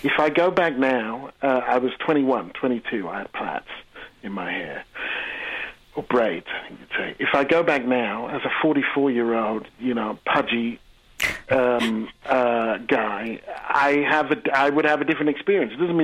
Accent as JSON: {"language": "English", "region": "England", "country": "United Kingdom", "tie": "born or raised there", "accent": "English", "said": "I grew up in England, you probably guessed by the accent, and I studied French. So I lived in Paris for 6 months."}